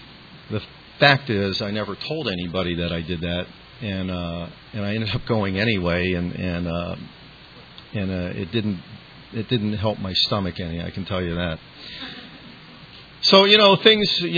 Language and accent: English; Washington, District of Columbia, United States; I grew up in Washington, D.C., or the suburbs of D.C. I'm the youngest of three kids. I grew up in a middle-class family. I grew up in the suburbs.